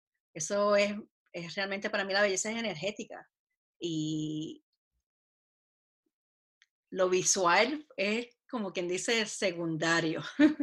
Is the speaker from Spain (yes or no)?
no; Puerto Rico; yo me crié en Puerto Rico, estudié en la escuela católica toda mi vida, me crié católica